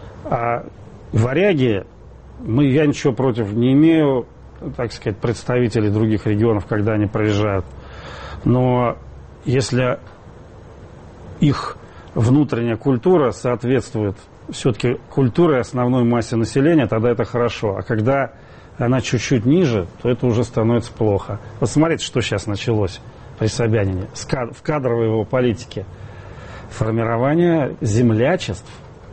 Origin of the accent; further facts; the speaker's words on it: Moscow, Russia; я коренной москвич там, в шестом поколении.